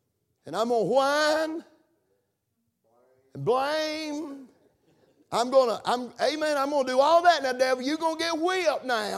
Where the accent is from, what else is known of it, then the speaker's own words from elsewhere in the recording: Rosman, North Carolina, United States; I was raised in Rosman, North Carolina. Y'all knew that.